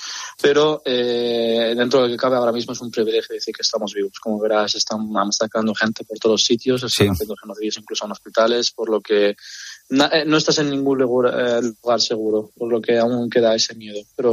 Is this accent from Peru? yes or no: no; Spain; born there; yo, por ejemplo, y muchos de mis hermanos hemos nacido aquí, somos españoles. Lo primero que hemos hablado es el español.